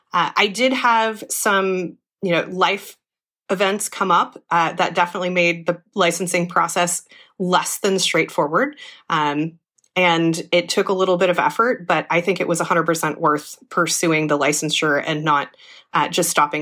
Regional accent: Santa Rosa, California, United States; I was born and raised here, so I've really enjoyed having a career in my hometown.

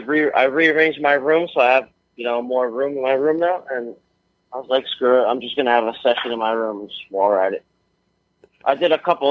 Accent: Kearny, New Jersey, United States; now in New York City, United States; Well, I grew up in Jersey. So I just moved to the city 10 years ago. My whole life I lived in Jersey. I grew up riding in Jersey every single day. And I lived in a town called Kearney next to Newark.

